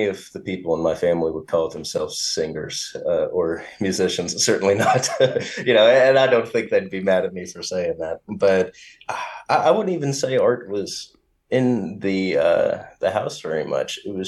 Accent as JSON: {"language": "English", "town": "Berea", "region": "Kentucky", "country": "United States", "said": "I'm from Berea, Kentucky, originally, which is a very nice small town in Kentucky, sort of close to Lexington"}